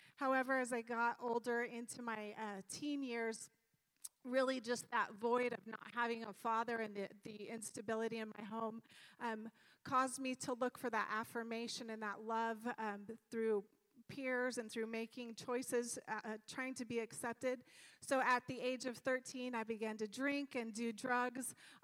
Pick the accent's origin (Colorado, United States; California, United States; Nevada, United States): California, United States; Sacramento; Okay, so I was born and raised in Sacramento, actually not far from here in Oak Park. I was raised by a single mom for the most part.